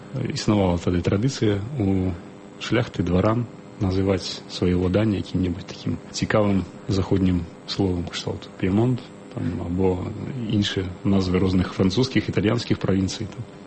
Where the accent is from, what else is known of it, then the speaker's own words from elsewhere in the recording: Zadnye, Vitebsk Region, Belarus; born there; Я нарадзіўся ў вёсцы на Талачынчыне, Віцебская область. Вёска называецца Задньо, з такой дзіўнай назвай, але вёска зараз так называецца. Раней яна складалася з двух частак, адна з которых называлася Піямонт. Вось, менавіта ў гэтай частцы вёскі я нарадзіўся.